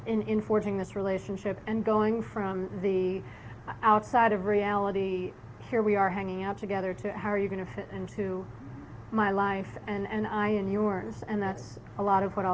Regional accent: New York, United States; I'm from New York.

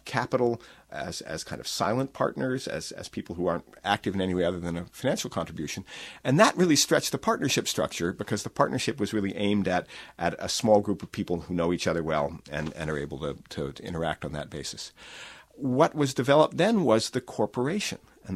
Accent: Vermont, United States; Well, we've been very lucky in Vermont. I'm from Vermont.

